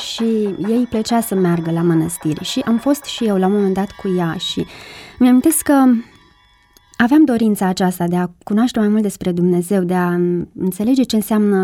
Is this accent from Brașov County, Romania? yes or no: no; Frâncești, Vâlcea County, Romania; M-am născut în Frâncești. Părinții mei locuiesc acolo, dar liceul l-am făcut la Râmnicu Vâlcea.